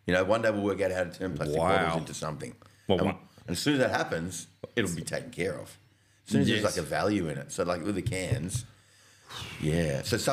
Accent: Johannesburg, Gauteng, South Africa; When I grew up in Johannesburg, gold mining town.

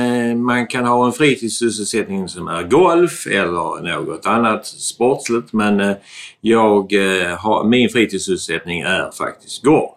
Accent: Skåne, Sweden; jag är från Österlen.

